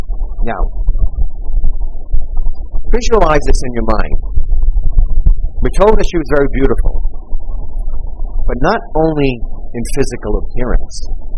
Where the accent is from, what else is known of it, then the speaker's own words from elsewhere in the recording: Brooklyn, New York, United States; I remember growing up in Brooklyn, and I used to deliver newspapers. And there's a lot of Jewish people there.